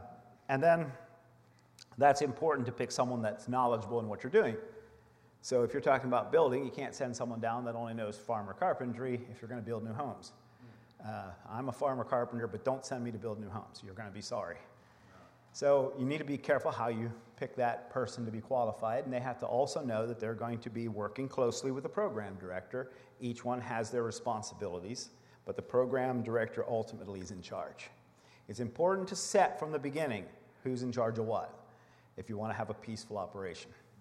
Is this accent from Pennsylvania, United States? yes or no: yes; Lancaster, Pennsylvania, United States; Now, again, keep in mind we're from Lancaster, Lebanon County, Pennsylvania